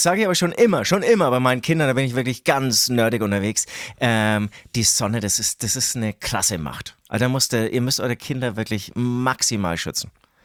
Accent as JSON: {"language": "German", "region": "Bavaria", "country": "Germany", "said": "Genau, aber ich komme ja aus Franken"}